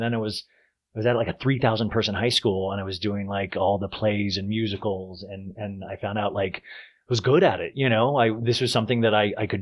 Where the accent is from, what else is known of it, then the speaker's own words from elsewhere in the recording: Kansas, United States; I grew up in Kansas. Do you realize how crazy that is? Grew up in Kansas.